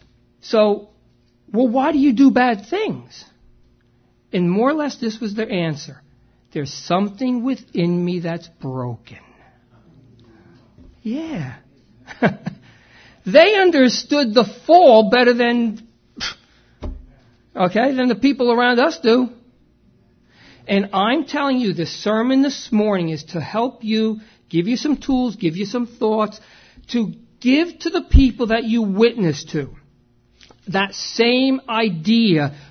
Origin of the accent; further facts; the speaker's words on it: New Jersey, United States; Now, look, I'm from North Jersey.